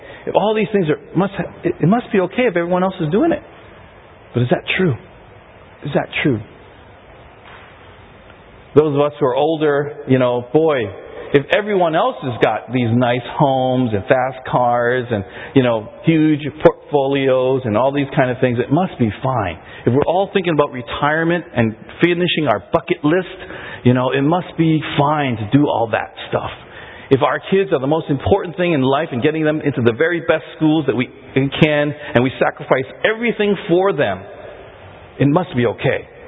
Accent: Canada; I was from Canada, Chinatown, Canada.

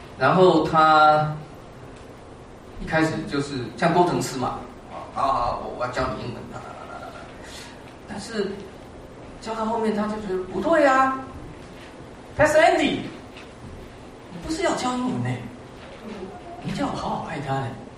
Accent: China; now in United States; 我们都是中国人，然后我们来到美国。今天的美国，在美国待的中国人，我在美国也待了30年

